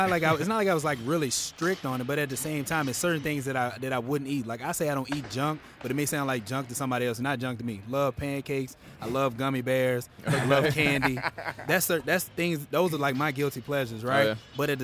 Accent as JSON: {"language": "English", "town": "Shreveport", "region": "Louisiana", "country": "United States", "tie": "born or raised there", "said": "And Shreveport, that's my hometown, Shreveport, Louisiana"}